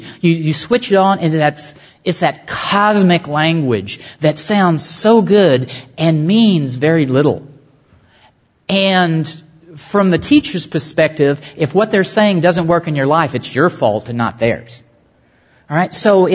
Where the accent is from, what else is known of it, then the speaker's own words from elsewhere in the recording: McCamey, Texas, United States; growing up in McCamey, Texas, and taking world geography at McCamey High School